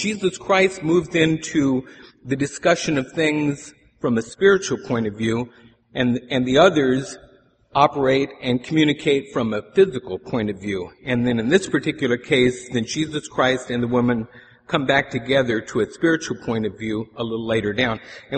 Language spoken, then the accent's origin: English; California, United States; And I remember when growing up in Central California that in the agricultural area there in the San Joaquin Valley, we expected generally to have about 3 weeks of weather that was above 100 degrees